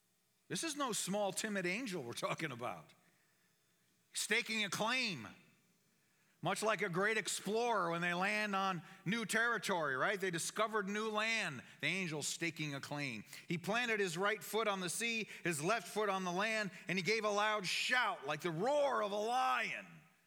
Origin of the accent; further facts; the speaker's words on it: New England, United States; And when I came from New England and experienced a thunderstorm and a lightning storm, tropical like here, I'd never seen anything like that up north.